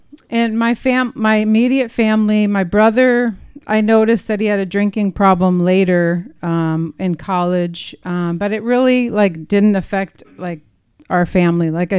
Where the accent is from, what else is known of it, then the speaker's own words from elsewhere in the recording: Buffalo, New York, United States; I'm going to start out talking about my childhood, and I grew up in Buffalo, New York. Anybody from New York?